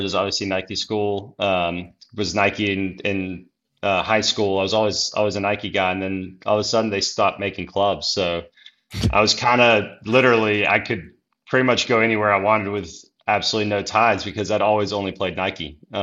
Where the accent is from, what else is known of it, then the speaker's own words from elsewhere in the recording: Austria; now in United States; It was great. I loved it. I mean, we always split some time. So we always would come to the States in the summer